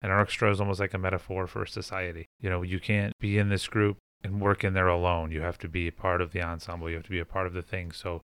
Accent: Fort Wayne, Indiana, United States; And it's really neat because I'm from Fort Wayne

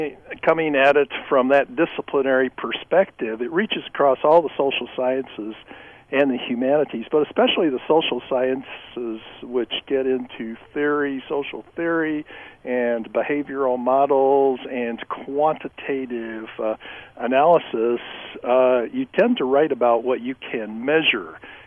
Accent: Midwest, United States; And since I'm a Midwesterner myself

